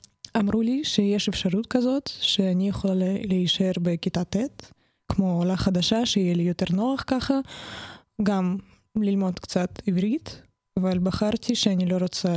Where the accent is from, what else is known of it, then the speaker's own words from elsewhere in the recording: Kyiv, Ukraine; now in Israel; אני דווקא מקייב.